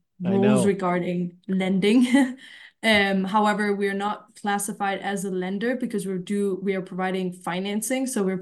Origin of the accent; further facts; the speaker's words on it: Denmark; So I'm originally from Denmark, a very, very small town. I think that we have now maybe reached 80,000 people.